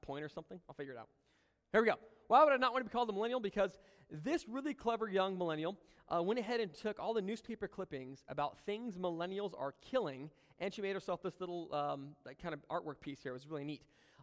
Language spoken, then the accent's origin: English; Manteca, California, United States; also born or lived in Tracy; So they had me in Tracy, but I was raised right here in Manteca pretty much my whole life.